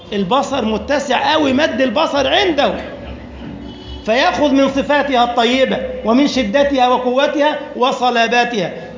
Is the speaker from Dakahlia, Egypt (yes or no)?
no; Giza, Giza Governorate, Egypt; زي صاحبنا كان رجل طيب عندنا في الجيزة